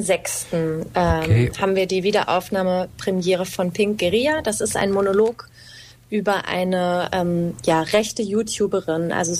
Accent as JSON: {"language": "German", "town": "Dortmund", "region": "North Rhine-Westphalia", "country": "Germany", "tie": "born there", "lives_now": "Cologne, Germany", "said": "Ja, also ich bin gebürtige Dortmunderin und ich wollte ganz gerne wieder in die Nähe zurück"}